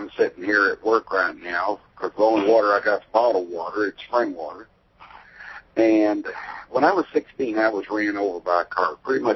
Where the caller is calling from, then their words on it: Kentucky, United States; I'm calling from Hardbury, Kentucky.